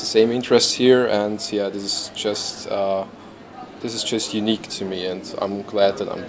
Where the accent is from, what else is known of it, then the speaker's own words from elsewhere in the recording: Austria; English is a second language; I'm 18 years old. I'm a student from Austria.